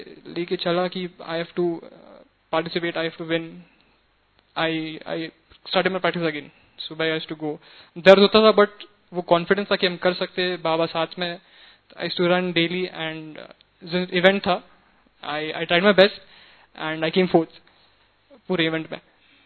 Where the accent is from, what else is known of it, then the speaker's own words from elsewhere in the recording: Pune, Maharashtra, India; और मैं पुणे से हूँ